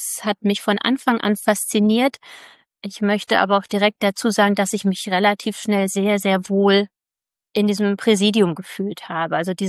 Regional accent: Bad Berleburg, North Rhine-Westphalia, Germany; Ich komme aus Bad Berleburg. Das liegt im Kreis Siegen-Wittgenstein. Und dieser Rum wiederum liegt im südlichsten Zipfel des gesamten Westfälisch-Lippischen Landfrauengebietes. Ich bin verheiratet, bin 47 Jahre alt

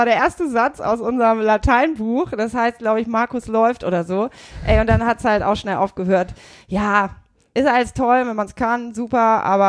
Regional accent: Burgdorf, Lower Saxony, Germany; also born or lived in Leipzig; Ich habe auch mal in Leipzig gewohnt, aber ich bin aus Hannover, aus der Nähe, aus Burgdorf.

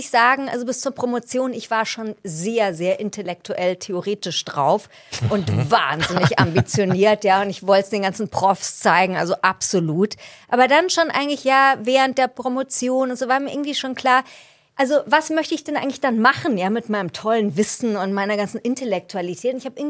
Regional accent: Munich, Bavaria, Germany; ich bin ja Münchnerin, gebürtige Münchnerin, also in Bayern gab es kein Schulfach Philosophie.

